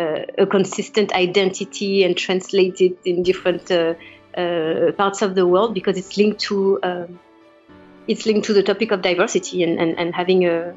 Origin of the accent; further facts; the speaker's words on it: Paris, Île-de-France, France; Yeah, back to I'm French. I was born in Paris, born and raised in Paris. My father is Cambodian Chinese, and my mom was a Jewish Tunisian. So I grew up in a multicultural environment